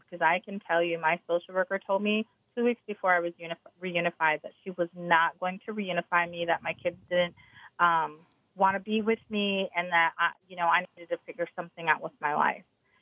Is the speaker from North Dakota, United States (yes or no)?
yes; North Dakota, United States; and I'm not from Minnesota, I'm from North Dakota, and I had a tribal liaison.